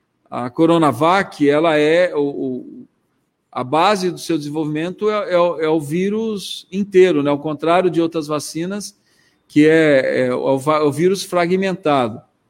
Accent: Brazil; mas, enquanto brasileiro, me preocupa muito o prenúncio do que está por vir.

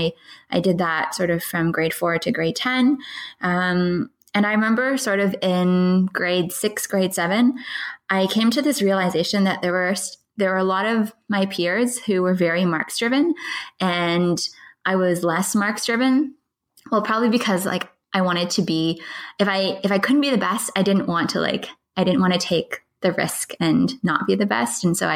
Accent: Scarborough, Ontario, Canada; Okay, so I grew up in Scarborough, Markham, and I went to public school.

